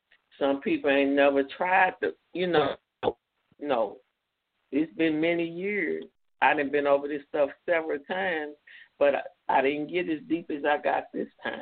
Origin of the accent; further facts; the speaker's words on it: Mississippi, United States; I'm from Mississippi. That's who I am.